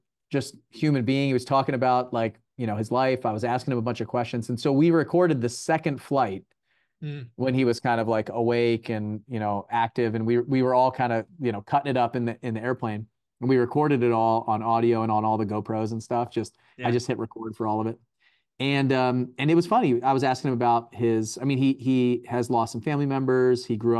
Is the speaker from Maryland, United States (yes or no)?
yes; Baltimore, Maryland, United States; Yeah, so I grew up in Baltimore. Like, my middle school and high school years were in outside of Baltimore in a suburb.